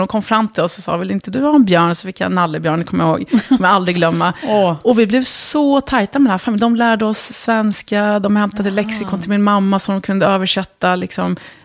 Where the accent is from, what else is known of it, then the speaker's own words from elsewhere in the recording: Örebro, Örebro County, Sweden; Och sen, efter mycket, mycket flyttandes då, runt om i Sverige, så hamnade vi i Örebro. Och där växte jag upp.